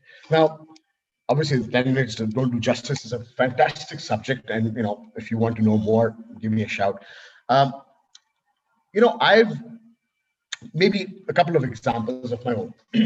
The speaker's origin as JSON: {"language": "English", "town": "Karachi", "region": "Sindh", "country": "Pakistan", "also_born_or_lived": "Amsterdam", "lives_now": "Lahore, Pakistan", "said": "I'm from Karachi and we moved to Lahore. They said, oh, you moved from Amsterdam, you didn't even go back to Karachi, you went to Lahore?"}